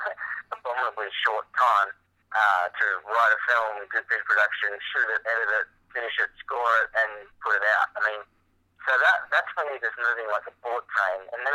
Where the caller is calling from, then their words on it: Hollywood, California, United States; I'm calling from Hollywood, literally Hollywood. It's a trailer house.